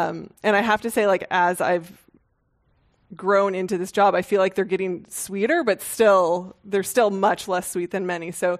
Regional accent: Los Gatos, California, United States; It not as much as it used to, but like growing up in Los Gatos, sort of the hippie mom, we weren't allowed to eat sugar.

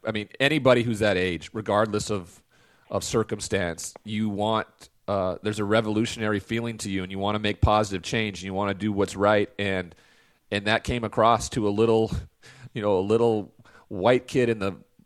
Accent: Montana, United States; And I grew up in Montana, right? So there was two black kids in my whole high school.

